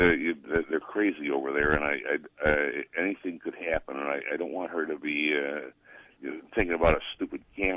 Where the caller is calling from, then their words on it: Rochester, United States; Steve, I'm from Rochester.